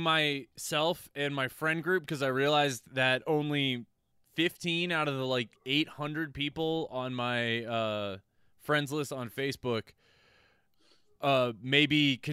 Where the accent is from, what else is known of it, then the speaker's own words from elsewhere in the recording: Washington, District of Columbia, United States; moved away as an adult; also born or lived in Montana / Los Angeles; now in Denver, United States; Oh, that's about a good question. Well, I'm not exactly from Denver, dude. I grew up in D.C.